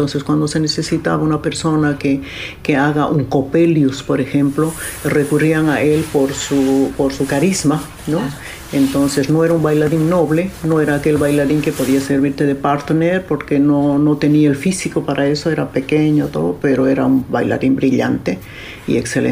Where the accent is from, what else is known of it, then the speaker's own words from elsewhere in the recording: Tarija, Bolivia; Yo nací en Tarija, una ciudad pequeña. Entonces comencé allá en un conservatorio gratuito